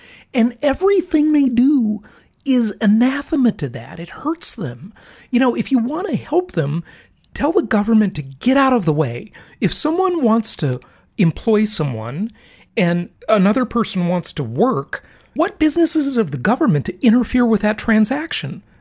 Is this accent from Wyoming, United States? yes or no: no; Los Angeles, California, United States; when I grew up in Los Angeles and I would go, you know, all around, I lived in Mar Vista, I lived in Culver City, I lived in Santa Monica.